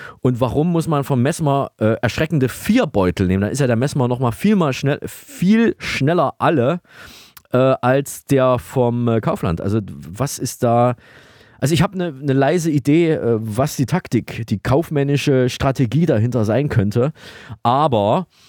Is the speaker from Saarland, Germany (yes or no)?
no; Saalfeld, Thuringia, Germany; born there; Königssee ist eine kleine Stadt in Thüringen, in der Nähe meiner Geburtsstadt Saalfeld.